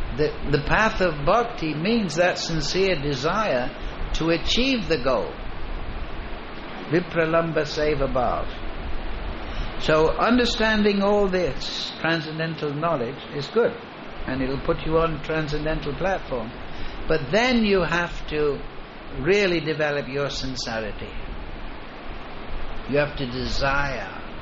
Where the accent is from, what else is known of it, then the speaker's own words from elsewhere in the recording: Bihar, India; English is a second language; I'm from Bihar, I used to be a follower of Lalu Prasad and I had a lati stick and everything.